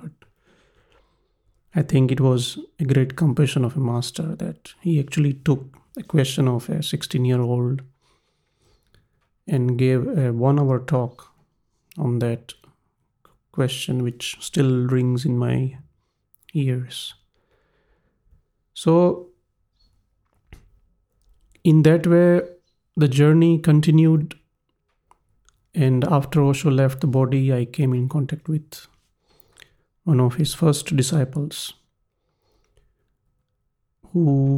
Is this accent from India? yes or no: yes; Rajkot, Gujarat, India; now in -; I grew up in a joint family of 16 people in India, in my hometown Rajkot, Gujarat.